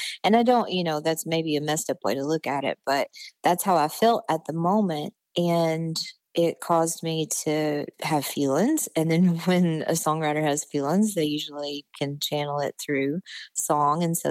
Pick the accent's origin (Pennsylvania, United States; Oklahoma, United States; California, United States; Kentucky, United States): Kentucky, United States; McRoberts; But I'm from Letcher County, Kentucky, and McRoberts specifically.